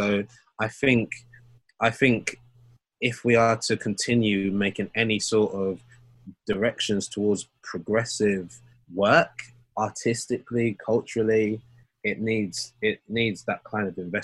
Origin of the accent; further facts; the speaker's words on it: Walthamstow, London, United Kingdom; so I grew up in Walthamstow, which is in East London.